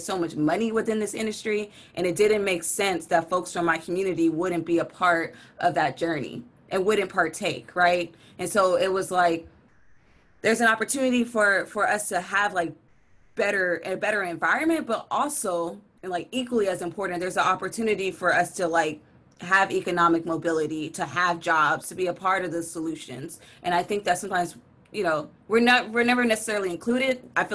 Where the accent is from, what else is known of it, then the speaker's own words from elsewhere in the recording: Los Angeles, California, United States; Like I'm from South Central Los Angeles. We don't have a lot of jobs here or a lot of opportunity.